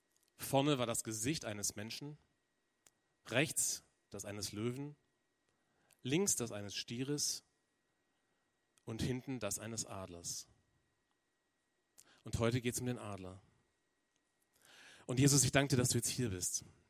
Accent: Balingen, Baden-Württemberg, Germany; ich komme aus Balingen.

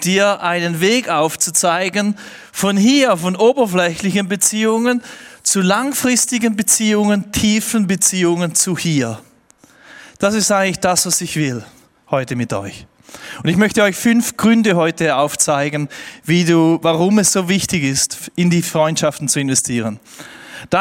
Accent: Switzerland; Ich bin Schweizer, Rheinfall.

